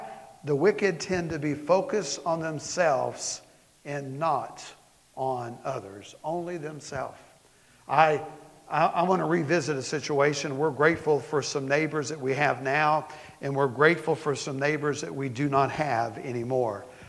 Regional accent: Florida, United States; We had a dog growing up in Florida that learned that real quick one day.

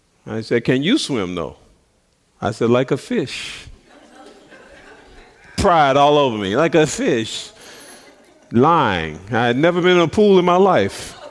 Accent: Chicago, Illinois, United States; I'm from Chicago, so I went to the pool in this first day of swim class

